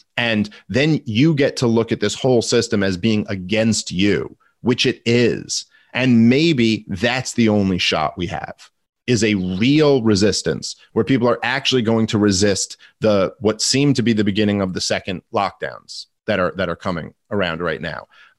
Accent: New York City, New York, United States; I'm from New York City. I know the comedy scene very well.

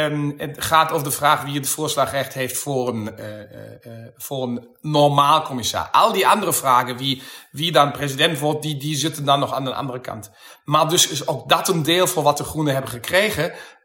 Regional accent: Germany; als wij proberen als Duitsers, dat vrees ik een beetje, de Nederlandse verklaren

